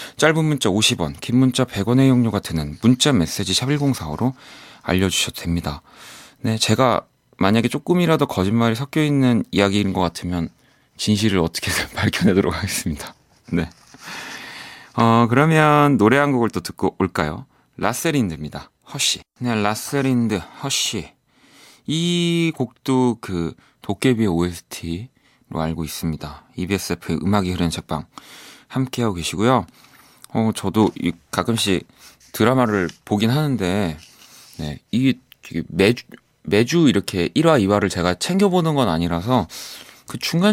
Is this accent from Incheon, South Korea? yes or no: yes; Incheon, South Korea; 저는 인천 사람이라서